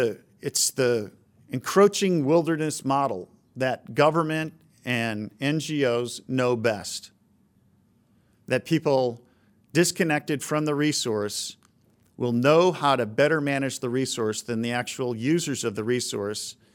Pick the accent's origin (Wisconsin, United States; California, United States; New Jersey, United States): Wisconsin, United States; So for 100 years, where I grew up in Wisconsin, we would go out deer hunting.